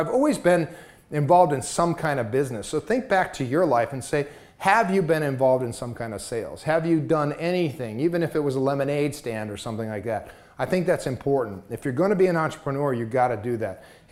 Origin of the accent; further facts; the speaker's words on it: Mexico; I grew up in Mexico. My parents were missionaries down there.